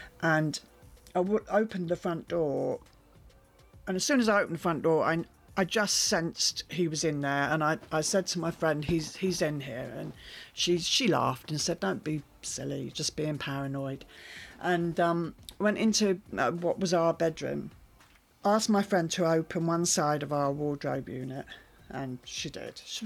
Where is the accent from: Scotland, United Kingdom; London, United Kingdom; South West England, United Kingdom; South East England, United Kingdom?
South East England, United Kingdom; Camberley; So I grew up in Camberley, which is a town in Surrey. And I still don't really live that far away from Camberley.